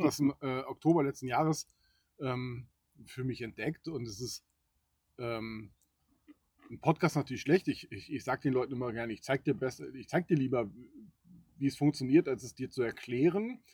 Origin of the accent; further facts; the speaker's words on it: Cologne, North Rhine-Westphalia, Germany; born there; Gebürtiger Rheinländer. Ich bin in Köln geboren, genau.